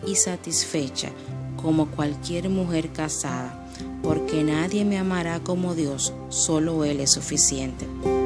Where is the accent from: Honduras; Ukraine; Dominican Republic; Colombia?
Dominican Republic; de la República Dominicana. Estoy soltera y tengo casi 34 años.